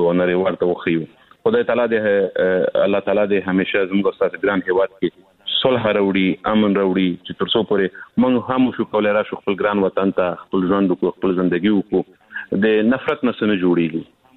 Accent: Afghanistan; ګران افغانستان ټول ماته یو رنګ دی زه دا نو یم چې زه د کوم سیمې یم کوم منطقې یم زه افغان یم

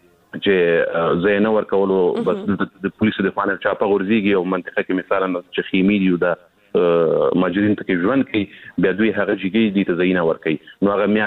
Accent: Afghanistan; زه افغان یم، زه د افغان په نوم یادېږم.

